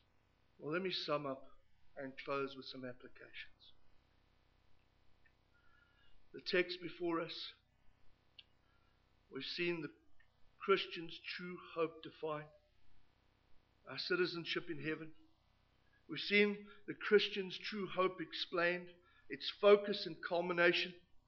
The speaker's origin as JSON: {"language": "English", "country": "South Africa", "lives_now": "United States", "said": "I'm a South African, though I'm living in the United States of America."}